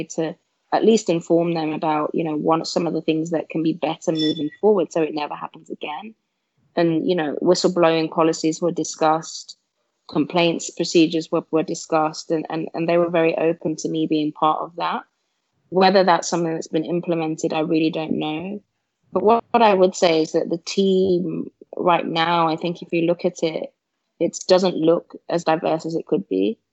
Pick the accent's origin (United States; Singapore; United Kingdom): United Kingdom; England; I see myself as British as much as anyone else who's raised in England. But I'm also, you know, quite clearly Nigerian.